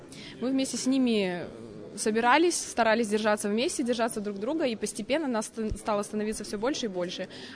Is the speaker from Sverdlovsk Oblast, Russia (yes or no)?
yes; Yekaterinburg, Sverdlovsk Oblast, Russia; Мне 21 год, я из Екатеринбурга, я здесь всю жизнь жила и сейчас живу.